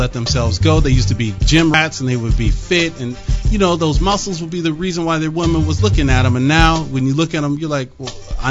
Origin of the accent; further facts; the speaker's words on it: Pacific Northwest, United States; I grew up in the Pacific Northwest. So when I look at a day like today where everybody's like, oh, no, it's rainy, I come from the land where it rains nonstop